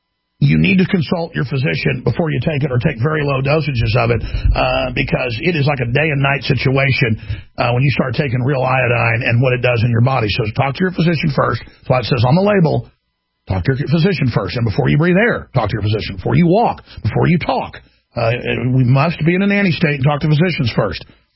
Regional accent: Texas, United States; See, I'm from Texas.

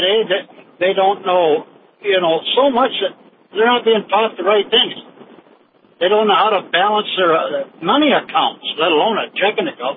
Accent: Frazee, Minnesota, United States; Hi, I'm from Frazee, Minnesota, but I'm just pulling on to Interstate 94 down here.

